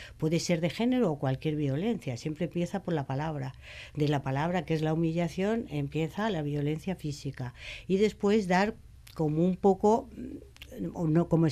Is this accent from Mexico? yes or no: no; Madrid, Community of Madrid, Spain; now in Cuenca, Spain; porque yo soy de Madrid, no soy de Cuenca, entonces yo fui por el azar y bueno, pues me quedé ahí.